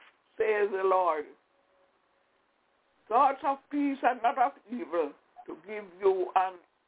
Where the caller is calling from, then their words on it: Albany, New York, United States; I'm calling from Albany, New York.